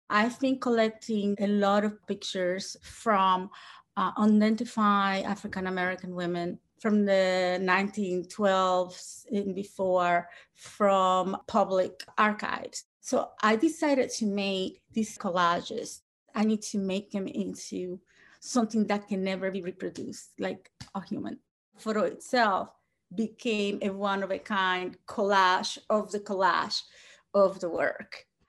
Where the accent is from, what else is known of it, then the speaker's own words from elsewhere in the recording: Dominican Republic; I'm an artist from the Dominican Republic.